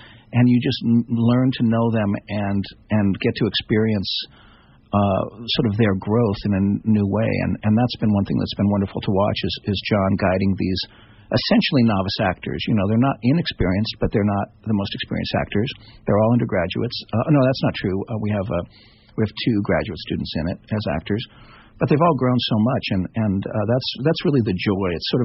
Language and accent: English; Reno, Nevada, United States; I grew up in Reno.